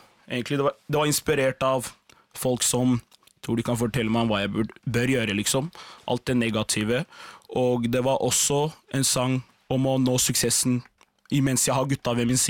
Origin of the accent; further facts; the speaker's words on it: Oslo, Norway; Og jeg er en kar fra Groruddalen.